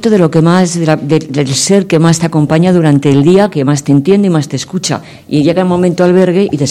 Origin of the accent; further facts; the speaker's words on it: Madrid, Community of Madrid, Spain; de Madrid y me alegro mucho de esta pregunta